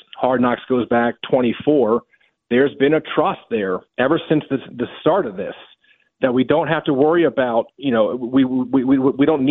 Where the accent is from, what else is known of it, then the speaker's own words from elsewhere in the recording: Reston, Virginia, United States; I'm born and raised in Reston. I'm a Southlake High School graduate.